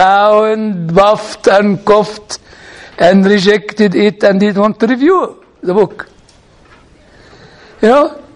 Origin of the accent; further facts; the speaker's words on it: Egypt; English is a second language; I said to him, you know, I am from Egypt.